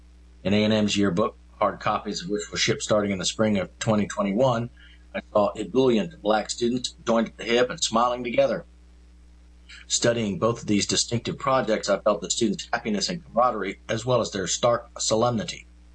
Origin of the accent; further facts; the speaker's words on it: Seguin, Texas, United States; When I was growing up in Seguin